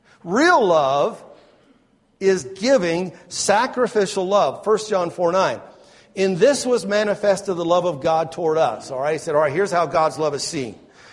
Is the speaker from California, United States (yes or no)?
no; Twin Falls, Idaho, United States; I was raised in Twin Falls, Idaho. Not Ohio. That's where my parents have moved to, but I was raised in Idaho, which is out west.